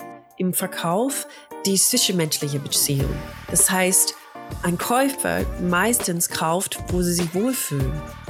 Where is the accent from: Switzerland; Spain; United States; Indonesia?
United States; now in Germany; Ich bin Amerikanerin, ich wohne in Deutschland seit einer Weile. Und ich bin erst hier gekommen, halt einfach nach Deutschland als Tänzerin, als professionelle Tänzerin. Erstmals nach Europa, nach Dänemark, dann habe ich getanzt in Frankreich